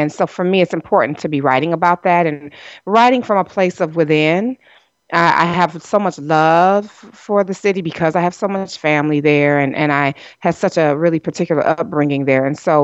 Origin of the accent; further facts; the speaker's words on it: Detroit, Michigan, United States; Well, I'm from Detroit. I was born and raised there. My husband's from Detroit. My family lives there. And so for me, Detroit is personal.